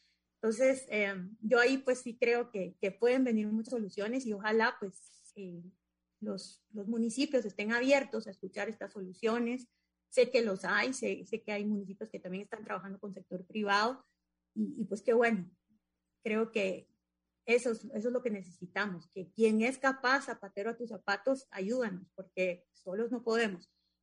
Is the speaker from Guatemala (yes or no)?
yes; Guatemala; nosotros como guatemaltecos tal vez maduramos